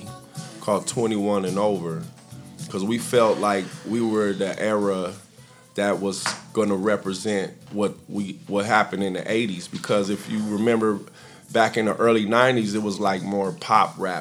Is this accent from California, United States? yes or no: yes; Pacoima, California, United States; I'm originally from Pacoima, California.